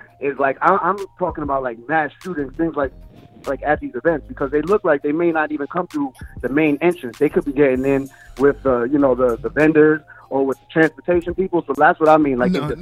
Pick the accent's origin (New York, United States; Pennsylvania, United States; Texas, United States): New York, United States; Queens; I'm from Queens.